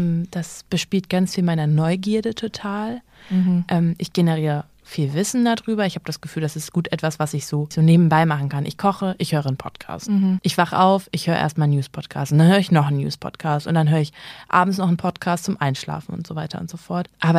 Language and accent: German; Kiel, Schleswig-Holstein, Germany; in Kiel, wo ich herkomme, da war so Handball das gängige Hobby